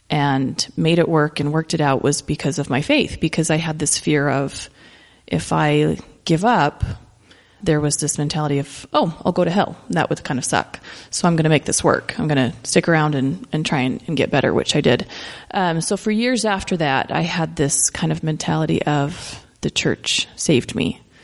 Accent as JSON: {"language": "English", "region": "Utah", "country": "United States", "tie": "born or raised there", "said": "I was born and raised in the church. I grew up in Salt Lake County."}